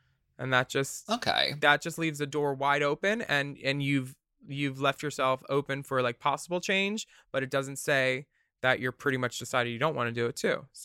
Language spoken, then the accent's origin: English; Mexico City, Mexico; I'm from Mexico City, and I currently am positive with COVID-19.